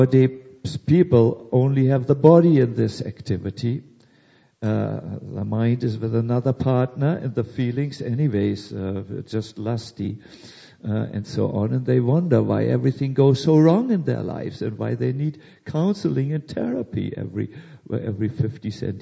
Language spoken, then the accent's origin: English; Germany; I'm sorry, I'm from Germany, and Germans just can't express themselves in a more polite way.